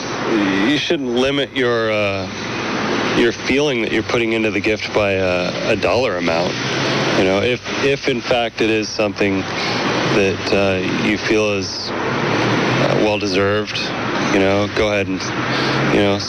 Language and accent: English; Santa Cruz, California, United States; from Santa Cruz.